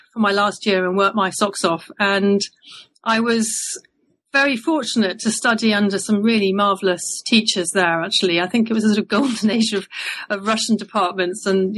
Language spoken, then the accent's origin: English; South East England, United Kingdom; So I grew up in Surrey